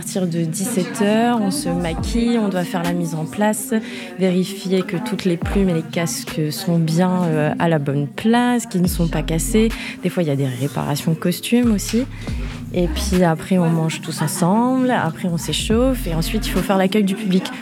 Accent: Lille, Hauts-de-France, France; De base, je suis lilloise. J'ai déménagé ici pour l'Élégance Cabaret.

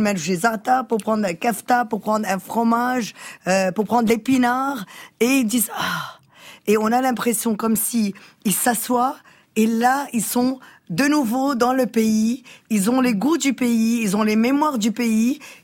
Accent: Lebanon; on est des Libanais partout dans le monde, on est des Libanais qui ont été métissés dans et croisés sur plein de continents

